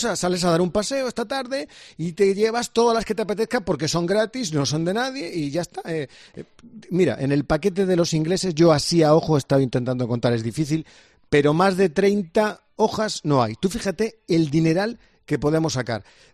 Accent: Madrid, Community of Madrid, Spain; es que soy de Madrid

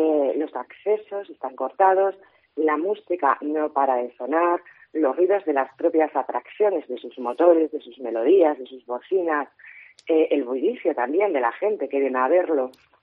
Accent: Vigo, Galicia, Spain; born or raised there

